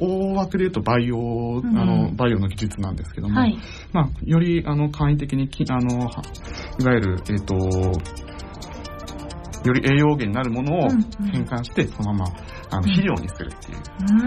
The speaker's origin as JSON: {"language": "Japanese", "town": "Kawasaki", "region": "Kanagawa", "country": "Japan", "tie": "born or raised there", "said": "川崎市で生まれ育ってですね"}